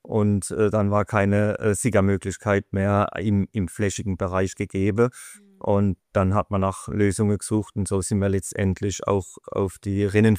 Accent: Walldorf, Baden-Württemberg, Germany; Wir sind sehr regional hier in meiner Heimatstadt Walldorf und im ganz kleinen Umkreis tätig.

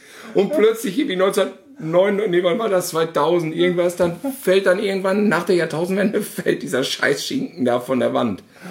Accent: North Rhine-Westphalia, Germany; als Westfale muss man sich das aneignen.

